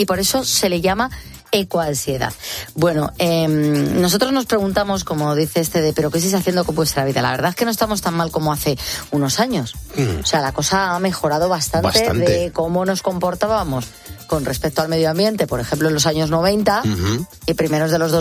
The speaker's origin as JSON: {"language": "Spanish", "town": "Villota del Duque", "region": "Castile and León", "country": "Spain", "tie": "born there", "lives_now": "Basque Country, Spain", "said": "aquí, nací en Villota del Duque, en Palencia, y aunque vivo en el País Vasco, pues"}